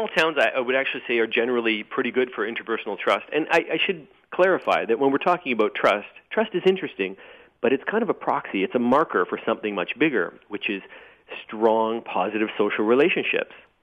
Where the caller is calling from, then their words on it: Vancouver, British Columbia, Canada; I'm calling from Vancouver, Canada